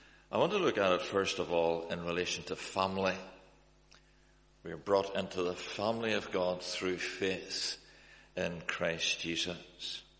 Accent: York, Yorkshire and the Humber, United Kingdom; born there; It was a great shock to me to discover when I was 9 years old that I was born in York. A real downer to be English, although it may be eligible to play cricket for Yorkshire

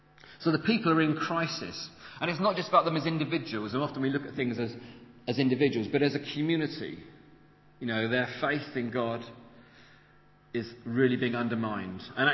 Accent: Wales, United Kingdom; just as maybe we understand ourselves as Welsh people, and there's a heritage there

